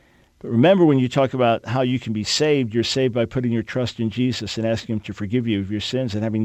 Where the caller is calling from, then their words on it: Brazil; I'm from Brazil. Here in Brazil, we're having some trouble with some atheists